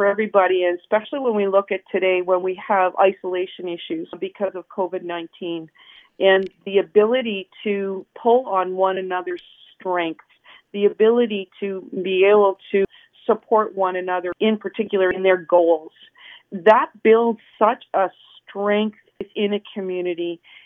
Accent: Renfrew, Ontario, Canada; now in Arnprior, Canada; I was born and raised in Renfrew, lived there until I was 22, 23 years old, and married a hometown boy from Arne Prior.

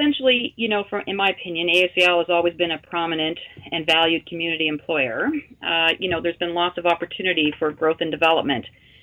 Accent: Ontario, Canada; I was born and raised here in the Ottawa Valley, so I'm very proud of my roots and to be able to give back to the community that has given me so much. Growing up, I grew up here in the Valley on a family farm

